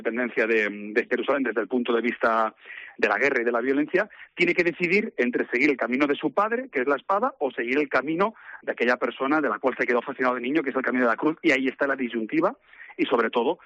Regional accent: Móstoles, Community of Madrid, Spain; Yo que soy mostoleño, madrileño de pro, pero mi mujer es de Santiago

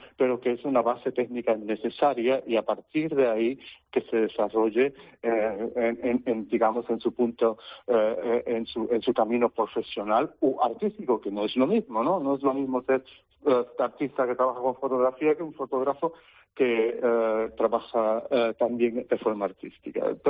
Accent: Germany; now in Spain; yo soy nacido en Alemania y he vivido casi toda mi vida en Alemania hace digamos, 3 años que me he afincado aquí en las cercanías de Huelva, pero siempre he estado en contacto, por ser mi padre emigrante español de primera hora, mi madre es alemana

